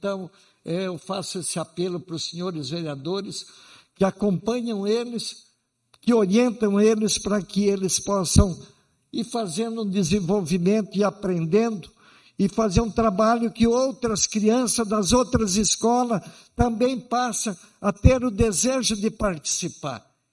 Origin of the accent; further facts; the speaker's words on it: Sarandi, Brazil; born there; com a minha mãe Sarandi, que é aqui onde eu nasci, aqui que eu escolhi para morar o resto da minha vida.